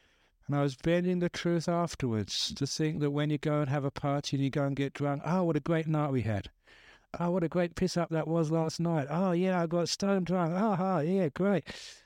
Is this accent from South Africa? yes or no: no; London, United Kingdom; my old places where I grew up in West London